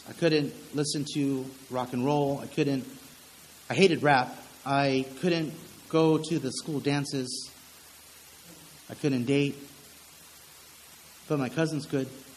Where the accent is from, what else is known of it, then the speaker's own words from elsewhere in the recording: California, United States; I grew up in Orange County.